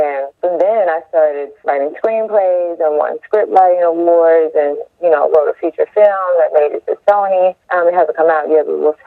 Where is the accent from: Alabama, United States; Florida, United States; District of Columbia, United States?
Florida, United States; Daytona Beach; I'm from Daytona Beach.